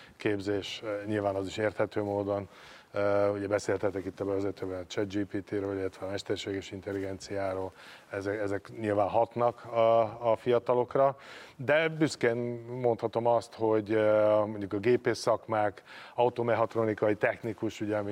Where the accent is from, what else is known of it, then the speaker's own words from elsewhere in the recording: Nagyatád, Somogy, Hungary; born there; now in Siófok, Hungary; én Nagyatádon születtem.